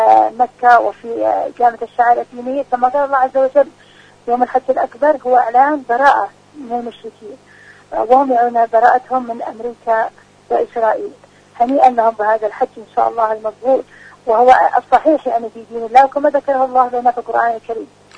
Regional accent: Yemen; هذا شيء كان مؤلم لنا نحن كشعب يمني حقيقة

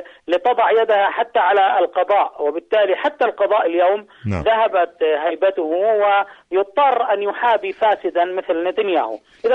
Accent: Palestine; التي نعاني منها نحن كشعب فلسطيني هو التخاذل

